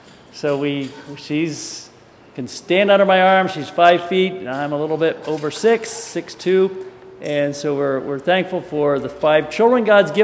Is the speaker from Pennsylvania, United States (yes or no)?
yes; Pennsylvania, United States; Alma and I grew up in Pennsylvania.